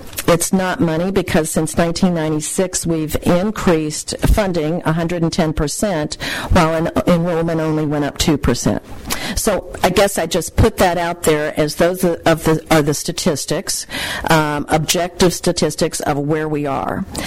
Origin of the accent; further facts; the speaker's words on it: St. Louis, Missouri, United States; Obviously, I'm from the St. Louis area, and I'm particularly interested in the fact that 84,000 of those are in the St. Louis area, the economic engine of the state.